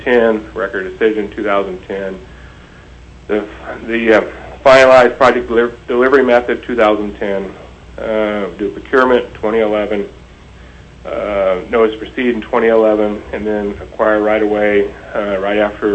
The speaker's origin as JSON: {"language": "English", "town": "Glennallen", "region": "Alaska", "country": "United States", "tie": "born or raised there", "said": "I grew up in Glen Allen."}